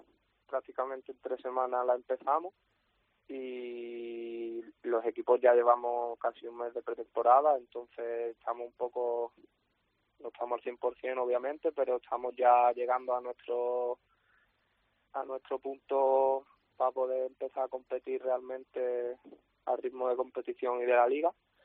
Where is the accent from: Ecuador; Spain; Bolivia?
Spain; Málaga, Andalusia; yo soy de Málaga capital